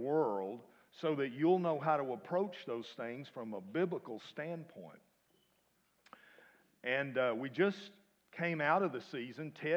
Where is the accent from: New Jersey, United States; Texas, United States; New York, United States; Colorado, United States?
Texas, United States; primarily because I'm a Texan.